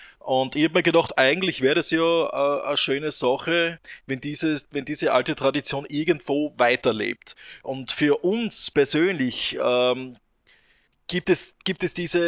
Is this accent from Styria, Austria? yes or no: yes; Styria, Austria; wir kommen zwar alle aus der Steiermark, aber ich bin persönlich im Süden aufgewachsen, also lebe im Süden der Steiermark